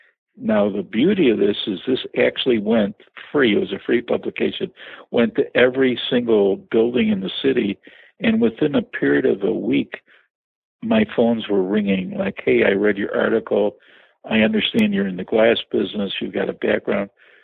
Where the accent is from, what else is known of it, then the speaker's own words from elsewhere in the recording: Chicago, Illinois, United States; Where would people say I'm from Chicago? I know that accent well, but people don't think you have an accent, but when I go to other parts of the country, then they say I like your accent.